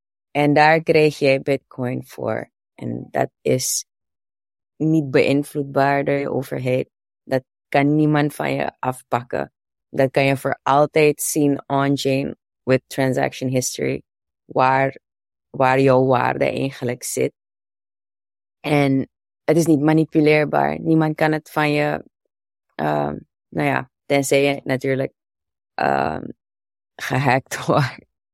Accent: Suriname; Of wat voor voorbeeld willen wij volgen als Surinamers?

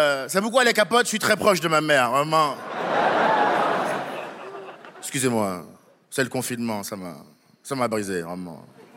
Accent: France; Je me dis, moi, en tant que Français, du jour au lendemain, j'allume ma télé

